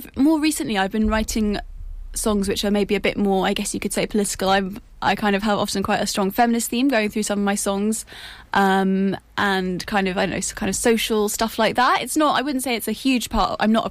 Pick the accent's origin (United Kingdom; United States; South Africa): United Kingdom; London; So I'm from London, and I have been born and kind of grown up in London. But I was at uni here, actually, for 3 years. So I know Cambridge pretty well.